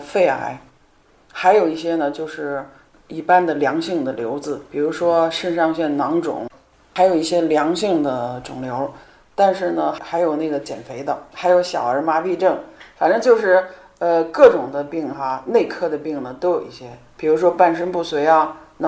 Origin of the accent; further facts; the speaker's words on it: Beijing, China; now in Romania; 我来自中国北京，